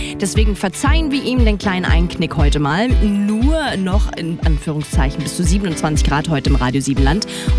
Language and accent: German; Rhineland-Palatinate, Germany; Ich freue mich ja jetzt schon natürlich auf den Wurstmarkt, also in meiner Heimat, jetzt am Wochenende.